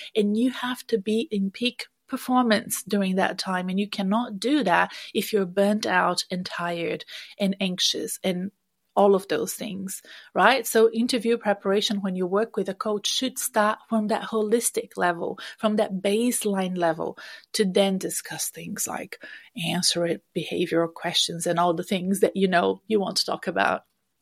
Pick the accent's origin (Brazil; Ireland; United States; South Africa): Brazil; English is a second language; moved away as an adult; now in Australia; I come from South America. I'm Brazilian and I moved here to Australia 24 years ago.